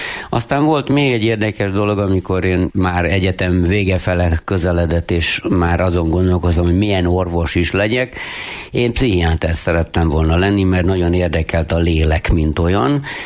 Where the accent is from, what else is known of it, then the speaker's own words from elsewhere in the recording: Uzhhorod, Zakarpattia Oblast, Ukraine; abban a kis mikroklímában, amiben én felnőttem, ott nagy szeretet, békesség, egy nagyon jó polgári, társadalmi lét volt annak idején abban a városban, ahol én születtem, Ungváron.